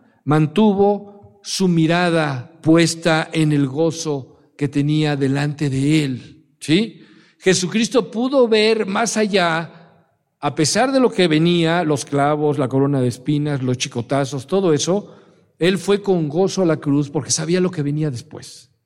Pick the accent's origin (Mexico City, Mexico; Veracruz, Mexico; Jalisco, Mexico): Veracruz, Mexico; Alvarado; Yo soy de Alvarado, Veracruz, y ahí sí hablamos. Hartas groserías